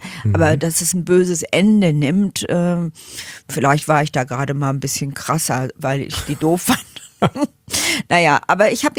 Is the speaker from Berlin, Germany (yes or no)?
no; Lüdenscheid, North Rhine-Westphalia, Germany; Und da habe ich gesagt, ich auch.